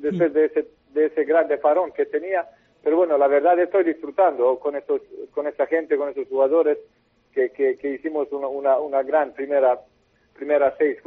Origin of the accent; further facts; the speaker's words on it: Montenegro; Spanish is a second language; moved away as an adult; also born or lived in Spain; cuando salí de Montenegro, primera casa siempre porque tuve mi primer equipo de Cangas. Y luego, después de 2 años, me pasé a Valladolid.